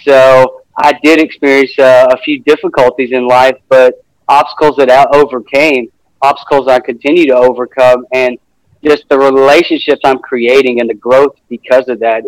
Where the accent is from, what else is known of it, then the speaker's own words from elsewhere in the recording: Wills Point, Texas, United States; So I grew up in the small town of Wills Point, Texas. It's like kind of south of Dallas in the country.